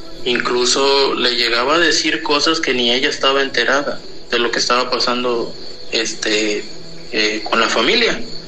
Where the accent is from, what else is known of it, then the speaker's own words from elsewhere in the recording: Chiapas, Mexico; Nosotros somos de Chiapas.